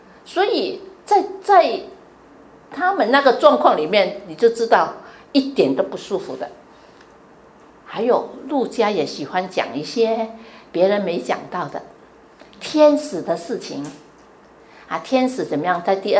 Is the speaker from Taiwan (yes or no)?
no; Vietnam; 我最近回去越南，我是越南长大的，你不知道知道吗？虽然是华人，但是我在那边生那边长啊。我回去越南